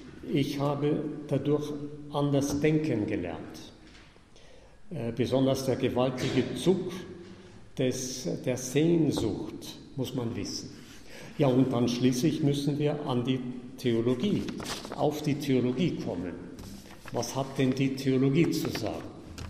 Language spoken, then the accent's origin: German; Gelting, Bavaria, Germany; am Ort in Gelting, in der Pfarrei, wo ich her bin